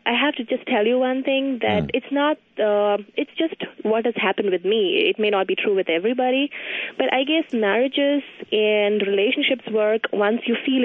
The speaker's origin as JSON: {"language": "English", "country": "India", "moved": "as an adult", "lives_now": "Madison, United States", "said": "I'm from India, but now I live in Madison."}